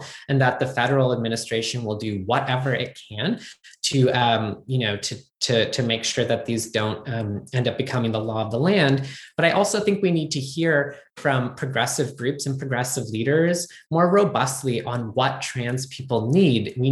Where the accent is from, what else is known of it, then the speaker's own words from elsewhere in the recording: Pennsylvania, United States; certainly the confirmation of Dr. Levine from my home state of Pennsylvania is a really welcome one.